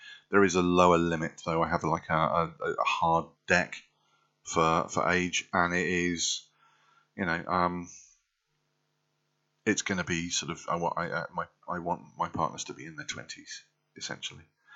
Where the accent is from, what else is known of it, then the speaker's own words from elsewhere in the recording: United Kingdom; Personally, I do not like to be humiliated. I am British. We don't take to it well.